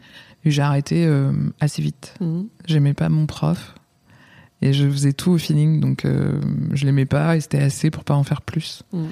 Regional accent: France; Je suis pas parisienne, c'est ouais. important, je crois. Ouais. Je suis une provinciale et fière de l'être.

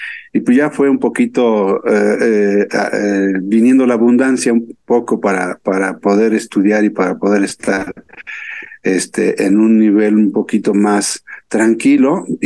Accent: Tlalpan, Mexico City, Mexico; also born or lived in Huimilpan; soy queretano tlalpense, porque soy queretano de nacimiento, de un pueblo que se llama Huimilpan, que está como a unos 25 kilómetros al sur de la ciudad de Querétaro. Pero nací casi toda mi vida, crecí casi toda mi vida aquí en Tlalpan.

